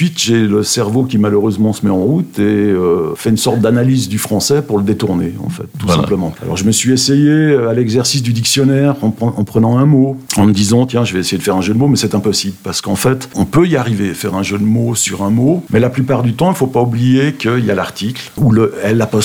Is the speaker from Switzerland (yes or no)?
yes; Switzerland; now in Évian, France; je suis suisse et qu'il y a certainement quelques jeux de mots que j'ai faits qui sont peut-être compris que par les Suisses. Je ne peux pas le savoir, ça fait que 7 ans que j'habite à Évian.